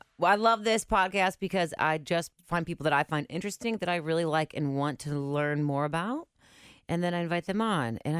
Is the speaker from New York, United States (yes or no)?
no; Cincinnati, Ohio, United States; I am from here and I grew up in Cincinnati and I grew up like knowing Q102